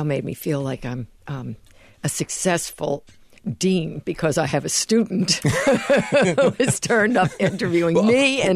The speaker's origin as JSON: {"language": "English", "town": "New York City", "region": "New York", "country": "United States", "tie": "born or raised there", "said": "I grew up in the New York City area. My family is all from the metropolitan area."}